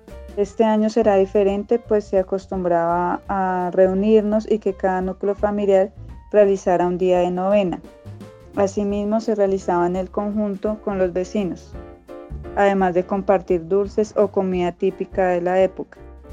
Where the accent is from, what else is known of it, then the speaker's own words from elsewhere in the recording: Fusagasugá, Cundinamarca, Colombia; Soy del municipio de Fusagasugá, en Cundinamarca.